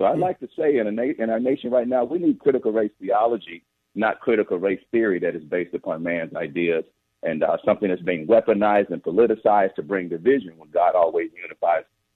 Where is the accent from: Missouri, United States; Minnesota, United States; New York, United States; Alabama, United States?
Alabama, United States; Tuscaloosa; You know, I grew up in Tuscaloosa, Alabama, at the very end of the segregation of the school system.